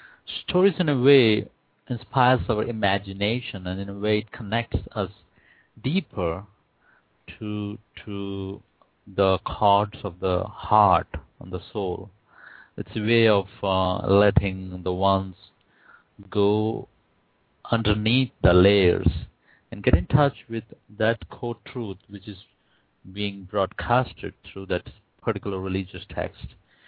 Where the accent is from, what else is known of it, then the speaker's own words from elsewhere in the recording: India; I'm from India, and we're a bunch of very religious people